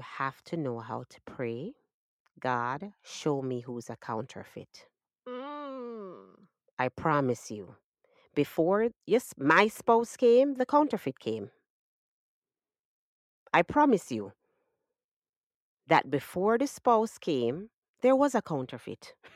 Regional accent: Jamaica; As a black woman, you know, as a Jamaican black lady, I get the message, whether my parents wanted me to get it or not

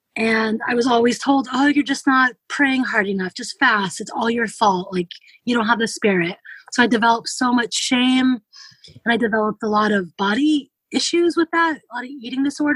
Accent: California, United States; born there; I was born in California.

